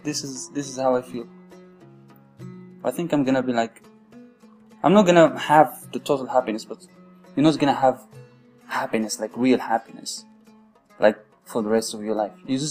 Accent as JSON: {"language": "English", "country": "Morocco", "second_language": "English", "said": "And the fact that I'm from Morocco and I'm not rich enough to, you know, just travel abroad"}